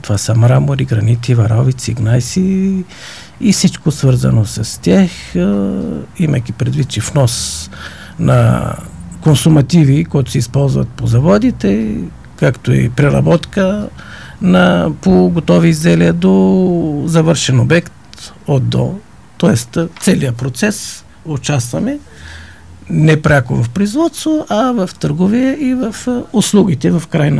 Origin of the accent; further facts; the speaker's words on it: Tunisia; Bulgarian is a second language; moved away as an adult; now in Bulgaria; Аз съм от Тунес.